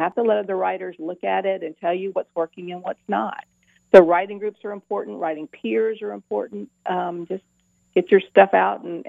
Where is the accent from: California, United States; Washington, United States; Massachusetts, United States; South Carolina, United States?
South Carolina, United States; Sumter; Originally, I'm from Sumter, which is about an hour away, but I've been here since the early 80s.